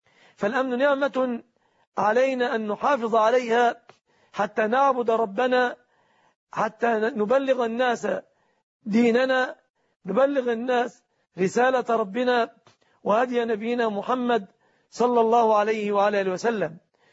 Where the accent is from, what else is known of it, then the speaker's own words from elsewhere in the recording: Egypt; أن يحفظ بلادنا مصر